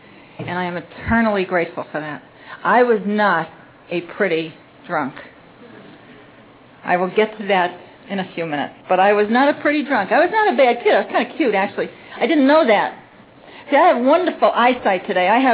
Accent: Manhattan, New York, United States; born there; I'm Irish, Italian, Greek, Roman Catholic. I'm the middle of three daughters. I was born in the middle of Manhattan, and none of that caused my alcoholism.

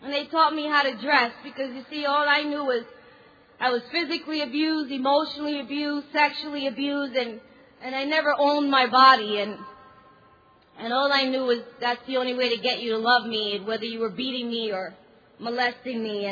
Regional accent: New York City, New York, United States; I lived, born and raised in New York City.

